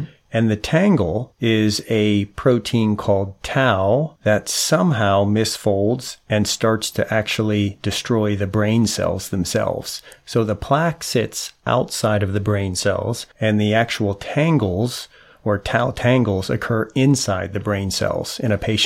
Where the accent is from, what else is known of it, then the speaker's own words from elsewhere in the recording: Ohio, United States; now in Orlando, United States; So I'm from Ohio, and then I spent 6 years in the Navy, and then back to Ohio for medical school.